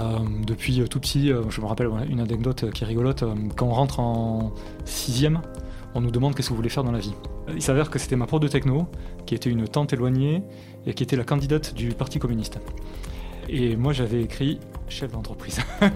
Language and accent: French; Auch, Occitanie, France; Moi, j'ai grandi dans le Gers. Je suis né à Auch et j'y suis resté jusqu'au lycée où je suis parti à Toulouse.